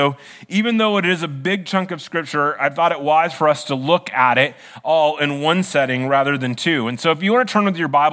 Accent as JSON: {"language": "English", "region": "Iowa", "country": "United States", "tie": "born or raised there", "said": "I grew up in Iowa, and I saw the Trailblazers really weren't even on my radar."}